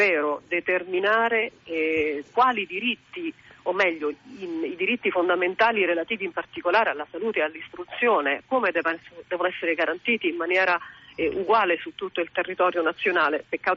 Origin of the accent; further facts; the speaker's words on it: Calabria, Italy; now in Rome, Italy; Io sono calabrese ma vivo a Roma.